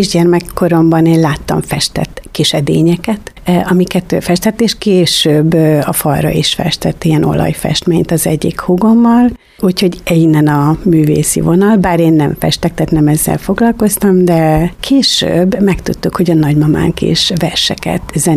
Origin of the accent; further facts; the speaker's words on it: Kecel, Bács-Kiskun, Hungary; Én Kecelen születtem, és Kecelen is lakunk. 6 vagyunk testvérek, lányok